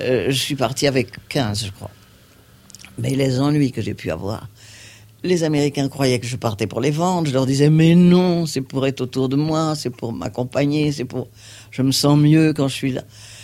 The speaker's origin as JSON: {"language": "French", "region": "Brittany", "country": "France", "said": "Eh ben, j'ai dit « On verra bien. Je suis bretonne et je suis têtue. »"}